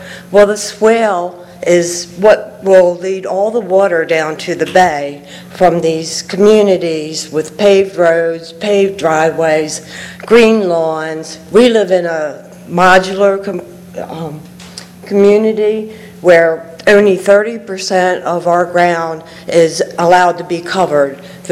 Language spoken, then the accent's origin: English; Maryland, United States; I'm from Maryland. You all know Save the Bay.